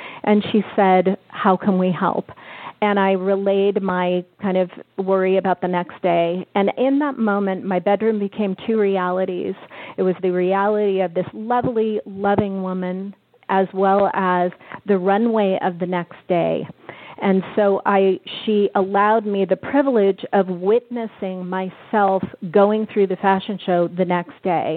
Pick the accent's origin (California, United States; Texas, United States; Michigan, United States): California, United States; I was in a fashion show and in San Francisco, because I'm from the Bay Area, so yay, Bay Area.